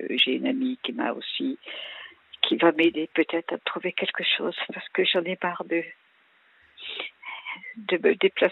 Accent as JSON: {"language": "French", "region": "Nouvelle-Aquitaine", "country": "France", "said": "Je suis de Charente-Maritime."}